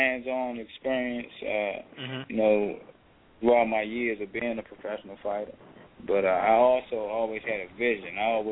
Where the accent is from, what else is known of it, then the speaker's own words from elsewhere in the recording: Washington, District of Columbia, United States; Yeah, Washington, D.C. I'm from Washington, D.C.